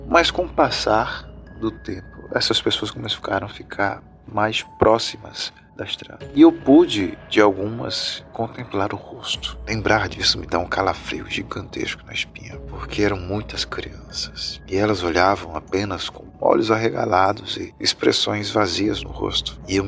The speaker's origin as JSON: {"language": "Portuguese", "town": "Ribeirão Preto", "region": "São Paulo", "country": "Brazil", "tie": "born or raised there", "moved": "yes", "lives_now": "Recife, Brazil", "said": "eu sou natural da cidade de Ribeirão Preto, São Paulo, que fica cerca de 4 horas da capital. E eu vim para Recife em 2007, se eu não me engano. Mas antes disso, eu vivia lá."}